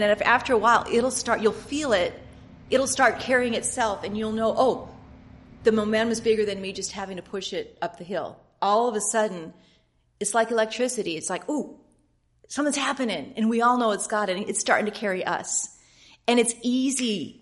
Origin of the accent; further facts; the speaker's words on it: Minnesota, United States; You know, I was raised in Minnesota, and yeah, that was a big part of my childhood, making snowballs.